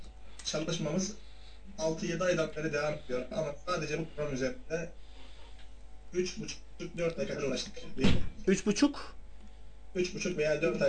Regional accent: Kahramanmaraş, Turkey; Kahramanmaraşlıyım.

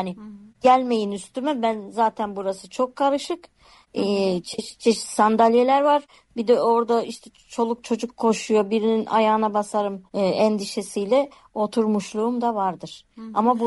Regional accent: Mersin, Turkey; Ben aslen Mersinliyim.

